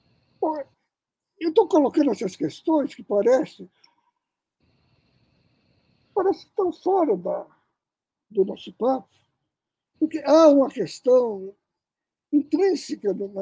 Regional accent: Northeast Region, Brazil; porque eu sou nordestino

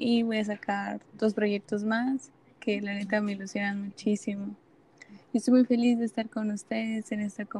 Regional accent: Chiapas, Mexico; Yo soy chiapaneca del sur de México y está bien chido acá.

